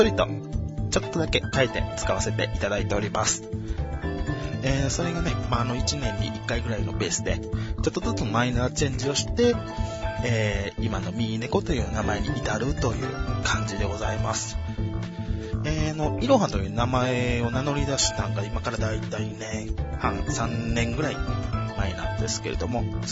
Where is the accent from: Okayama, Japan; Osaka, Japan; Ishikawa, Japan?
Osaka, Japan; 出身はですね、生まれも育ちも大阪でございます。もうバリバリ生粋の大阪人です。